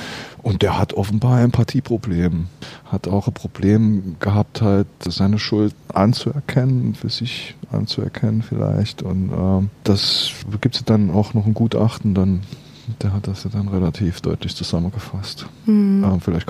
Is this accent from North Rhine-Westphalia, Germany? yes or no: no; Quierschied, Saarland, Germany; born there; ich bin tatsächlich gebürtiger Querschieter